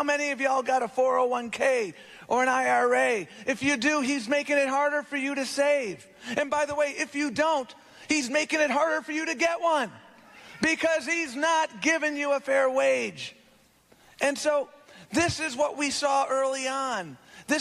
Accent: Buffalo, New York, United States; That's what I learned growing up in Buffalo, New York.

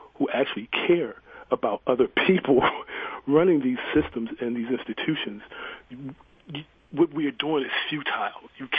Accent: Baltimore, Maryland, United States; I grew up in Baltimore, and in the 60s and 70s, we had a mayor named Schaefer

